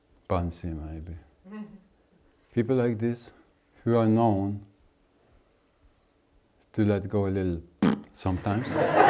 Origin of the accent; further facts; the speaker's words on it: India; because I grew up in India